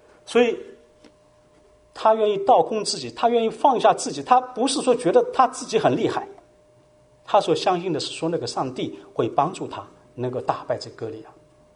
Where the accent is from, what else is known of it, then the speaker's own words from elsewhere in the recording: China; 有的像不像我们中国人？中国人经常会这样的